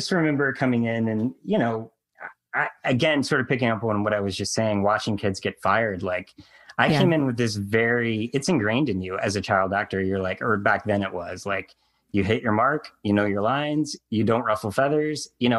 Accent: North Carolina, United States; Yeah, you know, growing up in, I grew up in North Carolina.

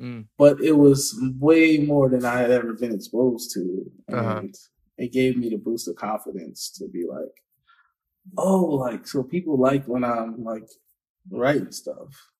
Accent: Philadelphia, Pennsylvania, United States; Like, Philly's is a jungle, man. Like, I guess where I grew up, what we all from Philly, where we call Philly is like, the inner city pretty much.

